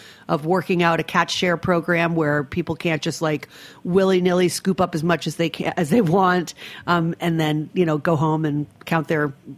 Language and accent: English; Rhode Island, United States; I'm from Rhode Island originally.